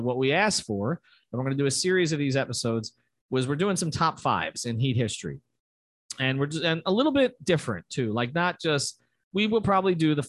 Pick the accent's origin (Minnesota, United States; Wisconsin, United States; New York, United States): New York, United States; I was more of a Knick fan at that point because I'm from New York.